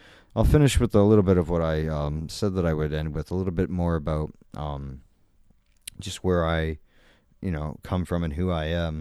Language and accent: English; Massachusetts, United States; Well, I am from Massachusetts, born in a very significant town. Not Boston born, but close enough